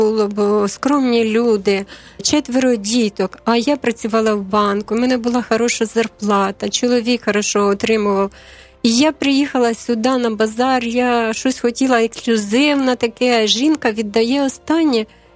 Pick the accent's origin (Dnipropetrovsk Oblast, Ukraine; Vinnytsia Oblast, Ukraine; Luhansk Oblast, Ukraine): Vinnytsia Oblast, Ukraine; Bershad; Я кажу, ми з Бершаді